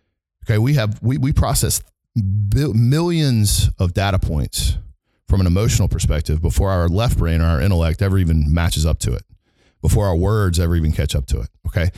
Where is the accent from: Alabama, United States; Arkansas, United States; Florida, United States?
Alabama, United States; I'm obviously from Alabama. I have offices in Birmingham, Atlanta, and Houston.